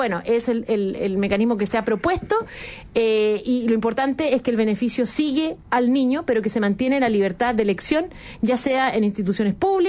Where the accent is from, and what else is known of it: Chile